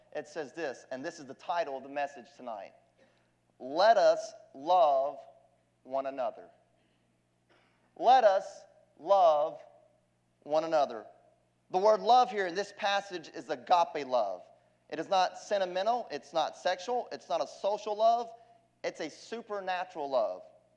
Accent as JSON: {"language": "English", "region": "North Carolina", "country": "United States", "tie": "born or raised there", "also_born_or_lived": "Louisiana", "said": "And I was born in Louisiana. We moved around a little bit, but I grew up in North Carolina. And so I tell people that I'm a Tar Heel."}